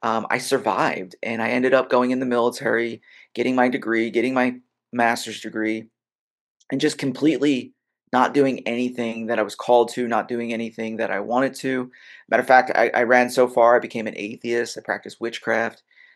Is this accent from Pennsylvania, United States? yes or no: yes; Philadelphia, Pennsylvania, United States; Now, I'm from Philadelphia. And so my first business is we went down to the pretzel factory.